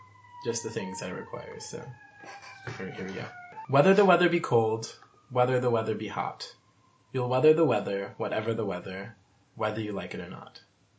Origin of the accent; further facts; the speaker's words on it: Detroit, Michigan, United States; I am from Detroit, Michigan, here out of state.